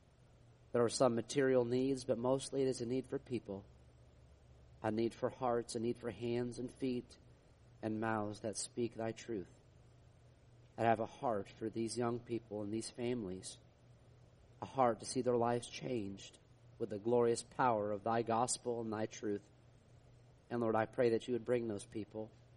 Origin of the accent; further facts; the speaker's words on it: New York, United States; now in Texas, United States; where I grew up in New York State